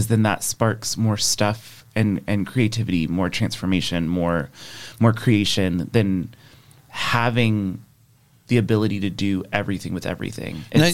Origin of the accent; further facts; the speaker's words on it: Bartow, Florida, United States; I am the only person in my family that is born and raised in Florida.